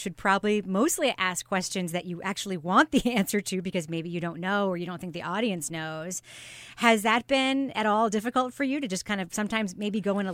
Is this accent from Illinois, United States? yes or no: no; New York, United States; I grew up in the greater New York area. I'm from Long Island originally.